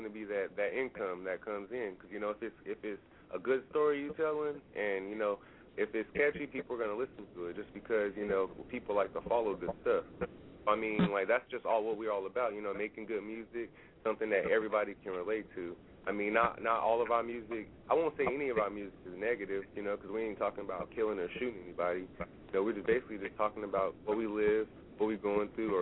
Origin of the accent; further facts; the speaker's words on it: Alabama, United States; We are from Alabama. We Southern boys.